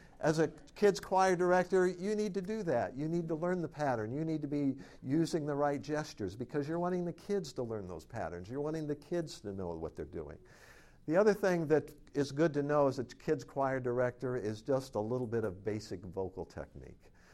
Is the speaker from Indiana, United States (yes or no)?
yes; South Bend, Indiana, United States; I grew up in South Bend, Indiana. I don't remember the phone number of my home phone growing up. I lived there for 25 years, something.